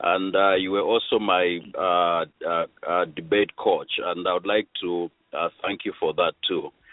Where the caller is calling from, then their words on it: Chicago, Illinois, United States; I'm calling from Chicago, Illinois.